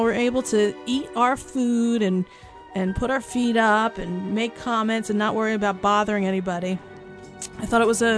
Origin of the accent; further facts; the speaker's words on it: New York City, New York, United States; We came from New York City area, and we're angry and jaded